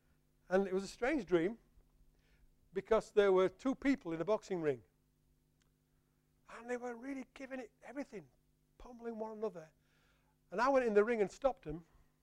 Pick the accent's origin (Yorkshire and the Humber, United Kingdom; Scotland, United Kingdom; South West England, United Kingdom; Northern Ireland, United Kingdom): Yorkshire and the Humber, United Kingdom; because I'm from Yorkshire, so my surroundings as a young lad were all to do with coal mining.